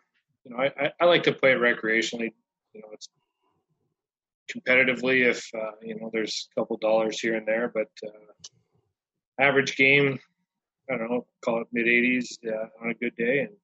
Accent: Ottawa, Ontario, Canada; growing up in Ottawa, I had a, you know, part-time job as a student going to high school as a security guard

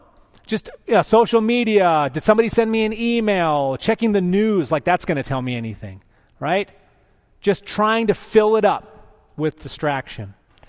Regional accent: Reno, Nevada, United States; And I grew up out in Reno, Nevada, and so we would go to visit my cousins in Southwest Michigan.

